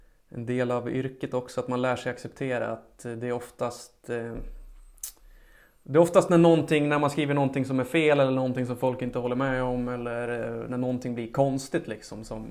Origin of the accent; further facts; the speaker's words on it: Kolsva, Västmanland County, Sweden; jag kommer ju från Kolsva så att det är ju... bruksdialekten finns ju där. Även om jag kanske inte pratar fullt så grovt som de som kommer och bor där.